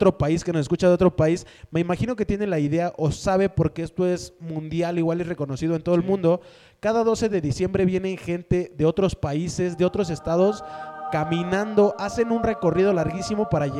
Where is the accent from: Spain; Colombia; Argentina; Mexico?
Mexico; ya que somos mexicanos comprometidos con nuestra cultura.